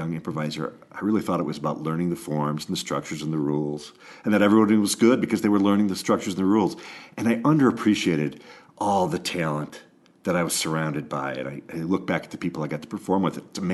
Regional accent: Chicago, Illinois, United States; I grew up in Chicagoland, so I didn't travel far for school.

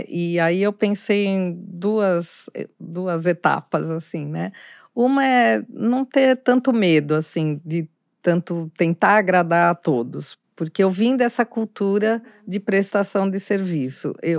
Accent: Brazil; eu como brasileira, né?

